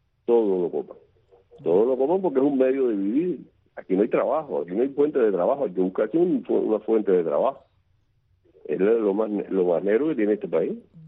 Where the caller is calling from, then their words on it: San Antonio de los Baños, Artemisa, Cuba; De San Antonio de los Baños.